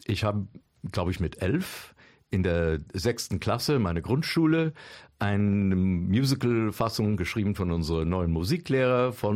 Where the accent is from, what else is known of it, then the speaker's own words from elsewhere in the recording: United States; born there; German is a second language; das ist für einen gebürtigen Amerikaner immer ein wahnsinniges Erlebnis, in einem richtig alten europäischen Stadtbild rumzulaufen.